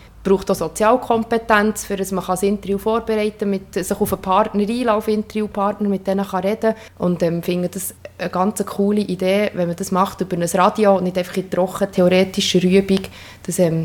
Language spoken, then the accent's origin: German; Bern, Switzerland; Ja, das Emmental ist meine Heimat. Das Emmental ist eine wunderschöne Region.